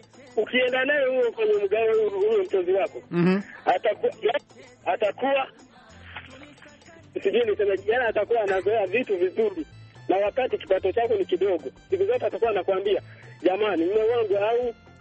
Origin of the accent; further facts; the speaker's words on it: Ruele, Kagera, Tanzania; natokea Ruele, Karagwe, Tanzania.